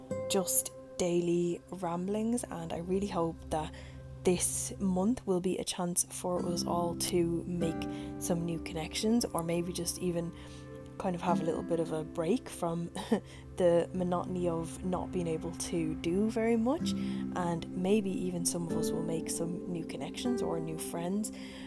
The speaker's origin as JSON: {"language": "English", "town": "Dublin", "region": "Leinster", "country": "Ireland", "said": "and I'm from Dublin in Ireland."}